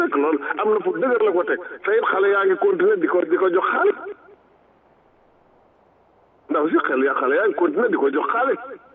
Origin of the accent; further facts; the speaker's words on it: Senegal; je suis sénégalais